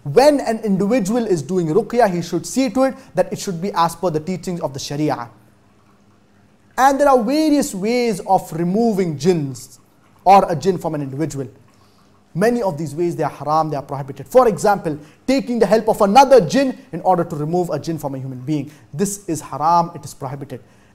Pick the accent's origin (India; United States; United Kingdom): India; I'm a student from India.